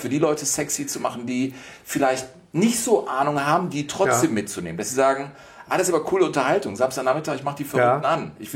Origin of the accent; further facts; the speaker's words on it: Cologne, North Rhine-Westphalia, Germany; born there; Ich bin gebürtig aus Köln